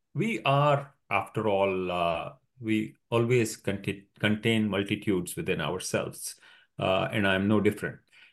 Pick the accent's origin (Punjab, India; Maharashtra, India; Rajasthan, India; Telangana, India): Telangana, India; Hyderabad; first language ur; English is a second language; Urdu is theoretically my mother tongue, but in Hyderabad we speak a certain what